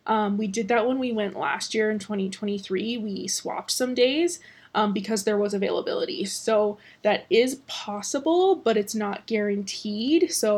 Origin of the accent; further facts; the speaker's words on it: Canada; I come from Canada